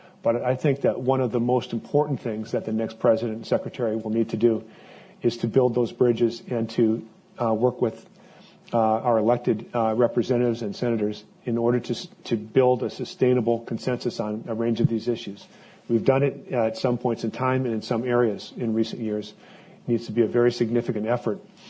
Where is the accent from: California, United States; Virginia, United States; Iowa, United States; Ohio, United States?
Iowa, United States; I grew up in Iowa, and an interesting day for them with the caucuses.